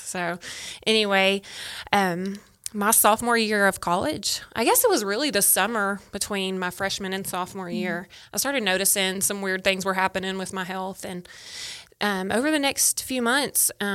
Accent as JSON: {"language": "English", "town": "Magnolia", "region": "Arkansas", "country": "United States", "tie": "born or raised there", "said": "so I grew up in South Arkansas, too, but I grew up in Magnolia"}